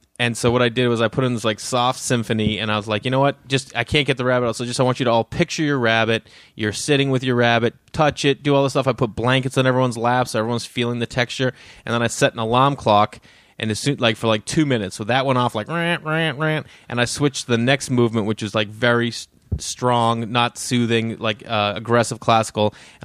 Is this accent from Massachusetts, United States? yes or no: yes; Stoneham, Massachusetts, United States; I grew up in Stoneham, Massachusetts, like 15 minutes north of the city.